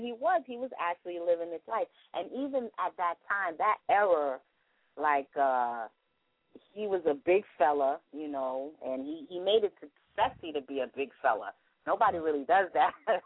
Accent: New York, United States; So he reps New York, and we're from New York, so I think it touched us more than it would touch.

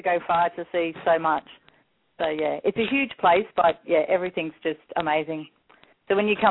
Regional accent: New South Wales, Australia; I'm from Australia, just outside of Sydney

